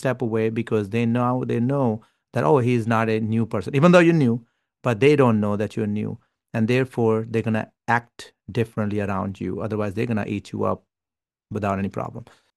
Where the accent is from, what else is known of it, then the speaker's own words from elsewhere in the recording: Pakistan; English is a second language; I'm Pakistani immigrant.